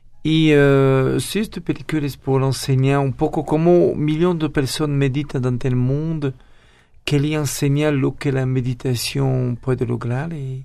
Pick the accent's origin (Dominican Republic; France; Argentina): France; Spanish is a second language; moved away as an adult; now in Mexico; Bueno, soy francés, nací al menos en Francia y hace 12 años que vivo en México.